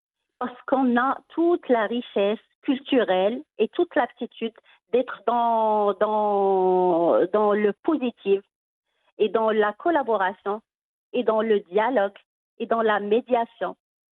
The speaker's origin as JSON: {"language": "French", "country": "Morocco", "said": "en tant que Marocaine"}